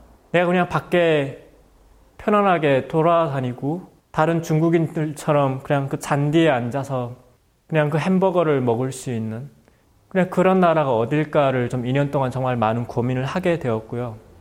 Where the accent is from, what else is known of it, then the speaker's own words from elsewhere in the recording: North Korea; now in South Korea; 뭐 아직도 제 인생의 대부분은 북한에서 이제 살긴 했었지만